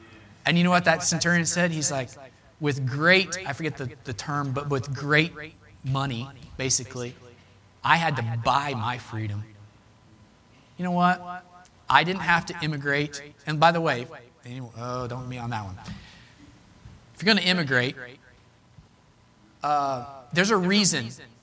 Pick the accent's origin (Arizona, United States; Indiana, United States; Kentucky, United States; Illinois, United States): Indiana, United States; Terre Haute; born there; When I was born in America, in Terre Haute, Indiana, to Jack and Penny, it's a legendary.